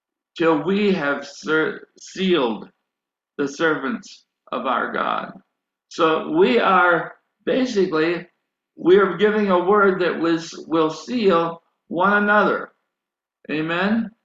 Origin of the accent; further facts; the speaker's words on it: United States; Now, where I grew up here in America, I was right at the edge of where horses were no longer being used in agriculture.